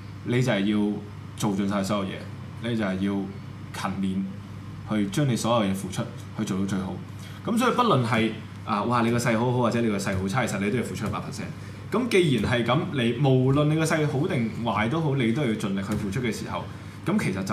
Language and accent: Cantonese; Hong Kong; 你哋又唔影響我哋香港人生活嘅